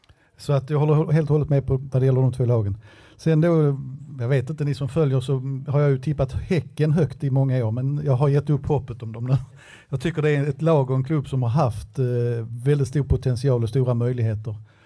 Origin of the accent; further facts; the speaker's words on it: Kristianstad, Skåne, Sweden; born there; jag är född i Kristianstad, vi har sommarstuga i Åhus